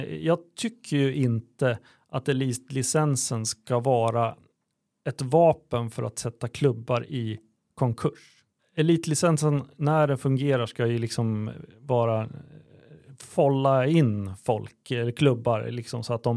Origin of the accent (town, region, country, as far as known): Örebro, Örebro County, Sweden